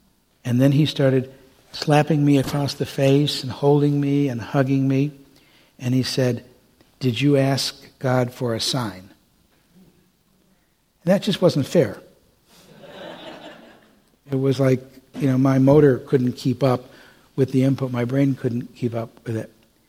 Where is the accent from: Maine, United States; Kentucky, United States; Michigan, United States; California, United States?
Michigan, United States; Detroit; And I said, "Yeah, I'm from Detroit. My dad told me to be polite. I'll go say goodbye to him."